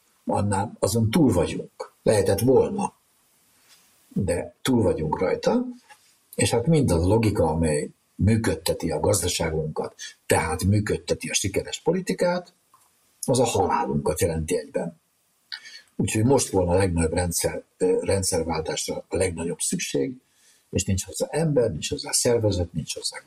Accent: Transylvania, Romania; maga a felvidékén erdélyi vagyok

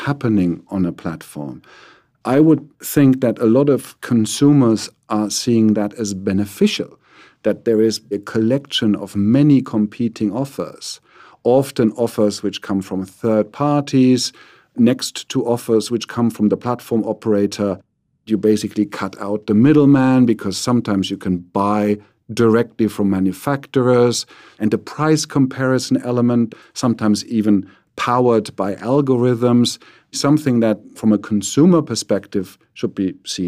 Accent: Germany; I'm originally from Germany.

